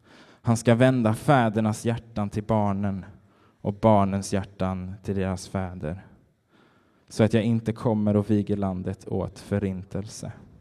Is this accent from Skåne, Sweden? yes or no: yes; Helsingborg, Skåne, Sweden; now in Gothenburg, Sweden; Jag är från Helsingborg, 25 år och älskar fotboll